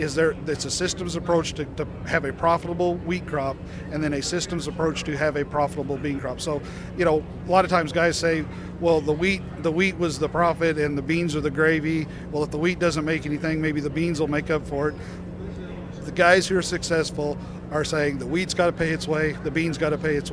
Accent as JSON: {"language": "English", "town": "Benton", "region": "Illinois", "country": "United States", "said": "from Benton, Illinois."}